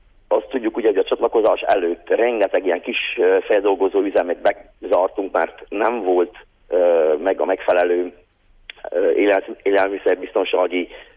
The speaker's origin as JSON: {"language": "Hungarian", "region": "Covasna", "country": "Romania", "said": "de hogyha most már háromszékiként, akkor ugyanez a fordul elő a pityókánál is"}